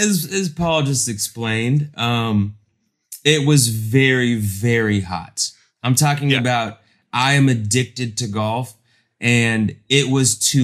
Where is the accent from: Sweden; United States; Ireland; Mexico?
Ireland; My legs are an impossible shade of white. You know, like I'm Irish.